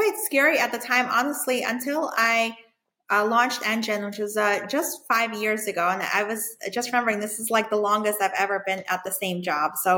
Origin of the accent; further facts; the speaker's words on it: Ukraine; now in United States; I'm from Ukraine.